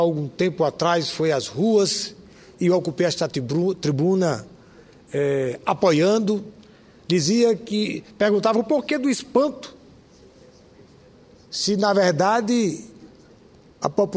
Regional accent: Natal, Rio Grande do Norte, Brazil; lá na minha cidade, lá em Natal

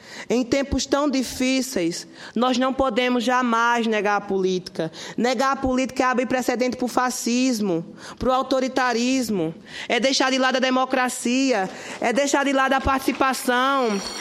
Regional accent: Brazil; de como brasileiro, de que como parte de um povo

